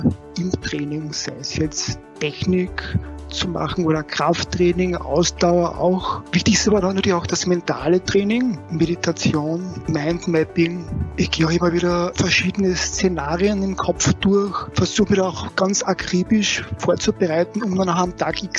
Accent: Carinthia, Austria; moved away as an adult; ich komme ja eigentlich aus Kärnten. Irgendwann mal ging es dann nach der Matura nach Wien zum Studium

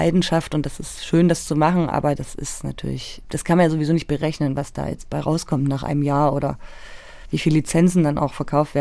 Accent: Leipzig, Saxony, Germany; also ich bin ja aus Leipzig und ich weiß noch, dass ich mich früher zum Beispiel vor Lindenau relativ gegraust habe

